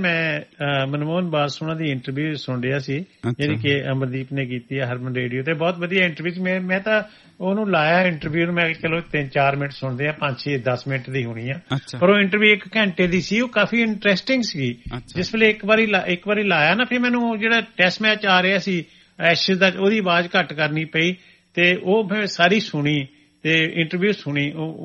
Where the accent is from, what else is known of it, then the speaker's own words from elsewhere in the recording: Malpur, Punjab, India; ਮੈਂ ਵੀ ਉਸੇ ਇਲਾਕੇ ਦਾ ਆ, ਉਹਨਾਂ ਦਾ ਪਿੰਡ ਹੱਲੂ ਵਾਲੇ ਆ ਤੇ ਮਾਲਪੁਰ ਦੇ ਆ, ਅਸੀਂ ਵੀ ਮਾਲਪੁਰ ਦੇ ਹੀ ਆ, ਸਾਡਾ ਪਿੰਡ ਦੂਜੇ ਪਾਸੇ ਆ।